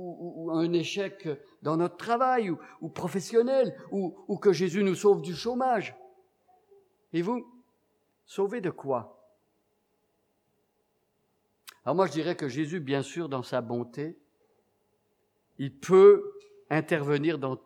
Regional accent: Canada; Preuve ici, moi je suis Canadien

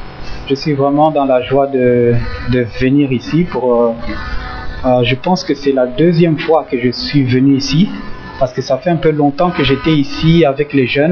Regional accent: DR Congo; je suis originaire du Congo qu'on appelle Congo Kinshasa.

